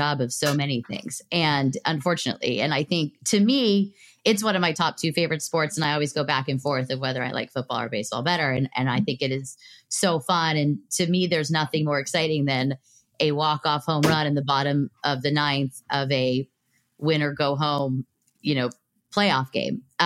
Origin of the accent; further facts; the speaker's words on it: Los Angeles, California, United States; But I'm from Los Angeles and big Dodger fan.